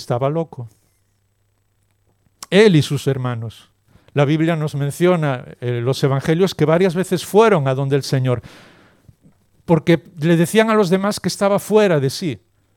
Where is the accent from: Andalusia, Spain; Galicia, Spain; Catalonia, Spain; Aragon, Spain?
Galicia, Spain; Como buen gallego, una buena pregunta siempre está ahí.